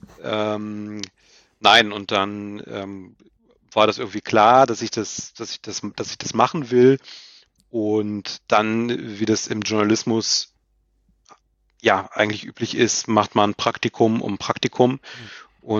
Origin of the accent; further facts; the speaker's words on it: Mainz, Rhineland-Palatinate, Germany; ich bin auch aus Mainz